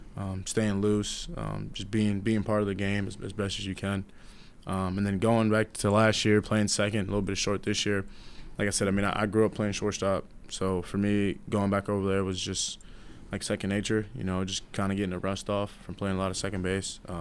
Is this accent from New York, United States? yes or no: yes; New York, United States; I think growing up in New York, you know, having that swagger with you